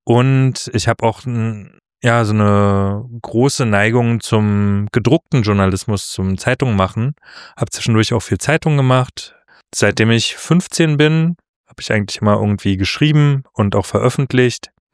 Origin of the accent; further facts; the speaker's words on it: Berlin, Germany; Ich komme ursprünglich aus Berlin